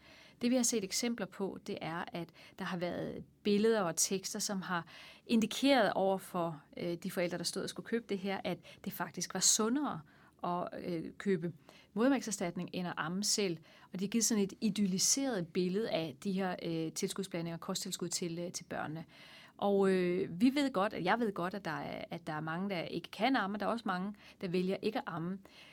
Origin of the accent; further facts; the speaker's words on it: Odense, Region of Southern Denmark, Denmark; born there; Jeg blev født i 1967 i Odense af to ufaglærte forældre, og jeg er nummer tre i en søskendeflok på fire. Så jeg har sådan en klassisk arbejderbaggrund